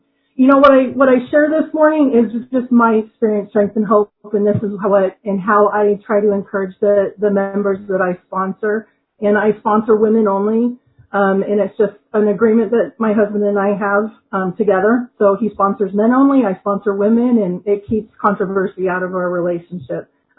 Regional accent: Washington, United States; And I'm from Washington State

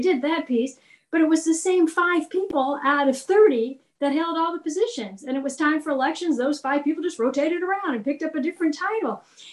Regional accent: Texas, United States; from Texas, and I'm glad to be here today.

